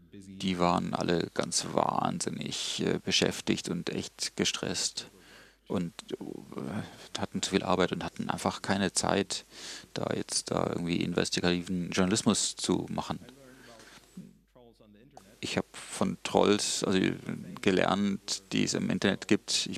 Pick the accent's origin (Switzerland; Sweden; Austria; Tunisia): Sweden; ich bin Schwede und ich glaube, also man sagt uns nach, dass wir immer einheitliche, einstimmige Entscheidungen wollen.